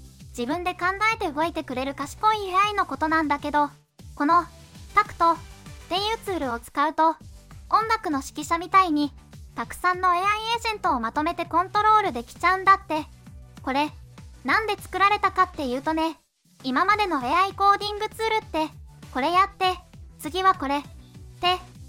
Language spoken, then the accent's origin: Japanese; Saitama, Japan; アーシの地元埼玉には何にもないけど、